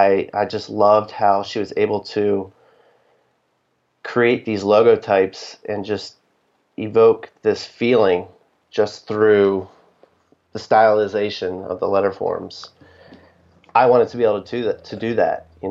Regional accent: Ohio, United States; born there; also born or lived in Maine / Maryland / West Virginia / Colorado; I was born in Ohio, lived in Maine, lived in Maryland. Just recently we lived in West Virginia. Like I said, I lived in Colorado. So I've never really had a home per se, a place that I can call home

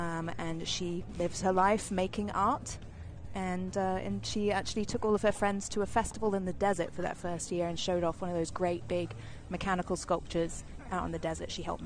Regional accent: England, United Kingdom; I grew up in England

